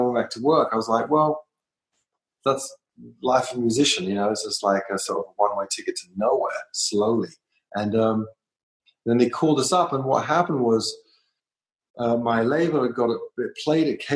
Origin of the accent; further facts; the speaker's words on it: London, United Kingdom; and I came from London.